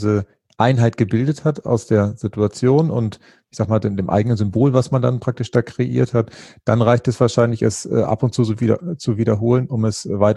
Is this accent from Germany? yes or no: yes; Northern Germany, Germany; Ich bin ja als Norddeutscher da sonst immer ein bisschen schwierig im Umgang gewesen, weil wir Norddeutschen ja nicht so tanzaffin sind